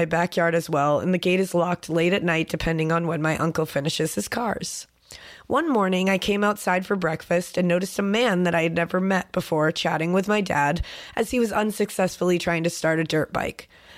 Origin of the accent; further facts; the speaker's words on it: Washington, United States; I have very long hair and a fairly light skin since I'm from Washington and I get sunlight for like 3 days a year.